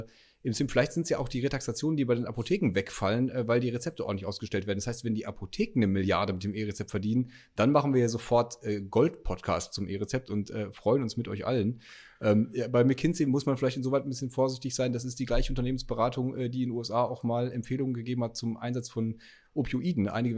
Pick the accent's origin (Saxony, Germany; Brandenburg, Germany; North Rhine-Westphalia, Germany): North Rhine-Westphalia, Germany; Schön, dass ich mich jetzt auch einfach nochmal als Westfale geoutet habe mit diesem letzten, mit dieser Verabschiedung.